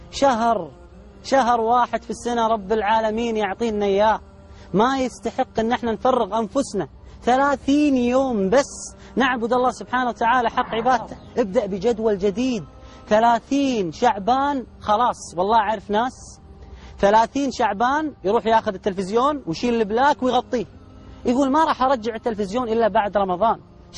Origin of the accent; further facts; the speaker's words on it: Kuwait; وإحنا ولله الحمد في هذا البلد، بلدنا الكويت